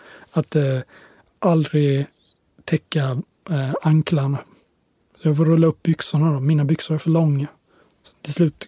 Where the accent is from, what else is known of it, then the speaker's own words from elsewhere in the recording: Sweden; Så att jag kommer från Sverige, så det känns... Det känns ändå lite sådär, lite Sverige ändå.